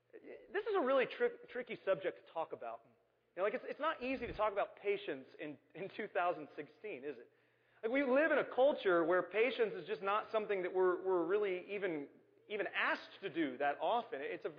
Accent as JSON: {"language": "English", "town": "Arlington", "region": "Texas", "country": "United States", "tie": "born or raised there", "said": "And growing up in Arlington, Texas, let me just tell you about how things have changed"}